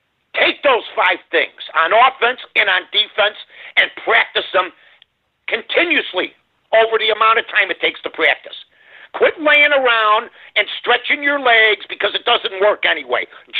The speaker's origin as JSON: {"language": "English", "town": "Chicago", "region": "Illinois", "country": "United States", "tie": "born or raised there", "said": "Great time growing up in Chicago."}